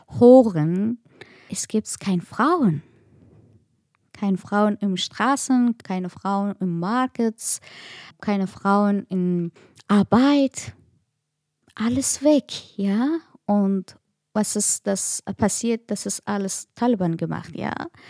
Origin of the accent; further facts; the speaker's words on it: Afghanistan; German is a second language; moved away; Wegen meiner Arbeit, das war sehr schwierig für mich, in Afghanistan zu sein und das war auch gefährlich. Aber das war sehr schwierig auch, meine Heimat, meine Hause und alles zu lassen und hier kommen.